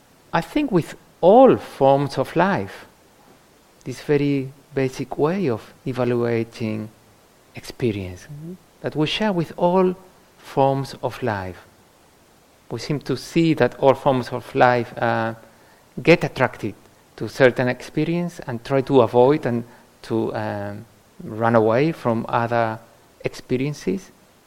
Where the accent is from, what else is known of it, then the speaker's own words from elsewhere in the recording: Andalusia, Spain; English is a second language; For example, I grew up in Andalusia, and that's quite dry and arid.